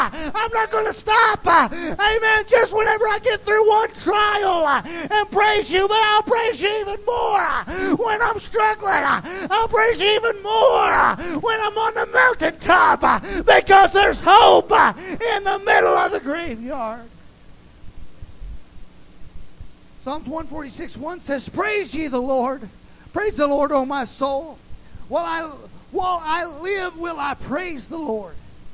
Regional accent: United States; I'm an American. Red-blooded. Through and through.

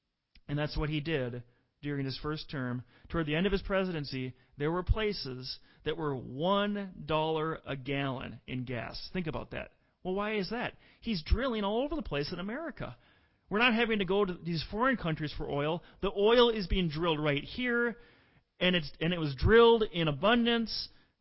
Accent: Minnesota, United States; look at what her running mate has done in the great state of Minnesota, my home state. What an embarrassment. My home state of Minnesota.

